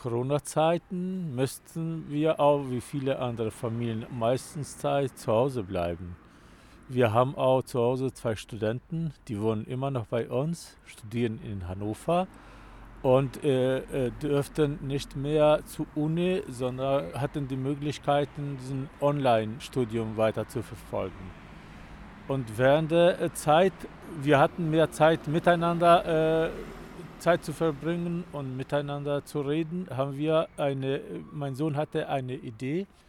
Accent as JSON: {"language": "German", "country": "Kosovo", "lives_now": "Germany", "said": "weil wir leben zwar in Deutschland und wir kommen aus dem Kosovo"}